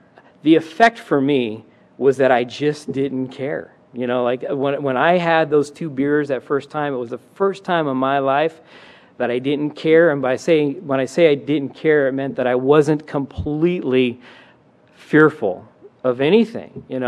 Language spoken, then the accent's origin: English; Sacramento, California, United States; Growing up in Sacramento, I'm a fourth generation Sacramentan.